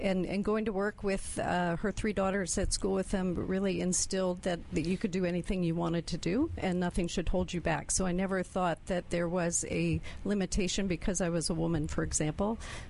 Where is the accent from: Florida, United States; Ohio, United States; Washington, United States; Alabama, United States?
Ohio, United States; Cleveland; I'm from Cleveland, Ohio.